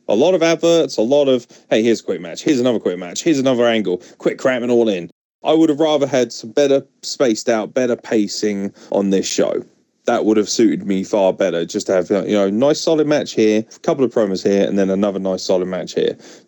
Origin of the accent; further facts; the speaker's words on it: England, United Kingdom; And I was like, no, I'm actually from England.